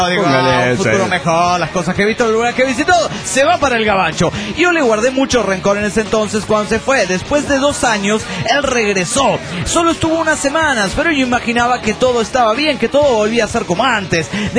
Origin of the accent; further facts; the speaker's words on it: San Luis Potosí, Mexico; also born or lived in Canada; de San Luis Potosí, México.